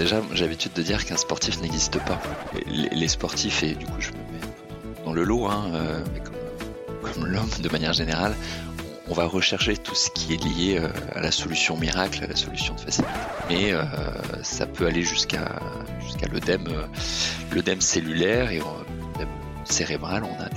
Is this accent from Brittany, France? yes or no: yes; Lorient, Brittany, France; Oui, je suis breton d'origine, l'orienté exactement.